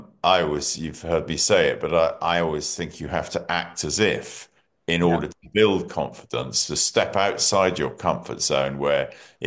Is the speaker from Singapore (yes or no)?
yes; Singapore; Now, I was brought up in Singapore, which is, we used to call it the Far East, you know, Southeast Asia.